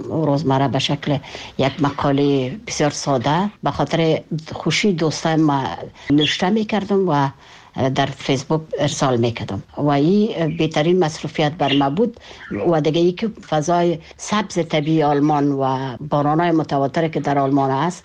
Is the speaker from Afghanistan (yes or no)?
yes; Kabul, Afghanistan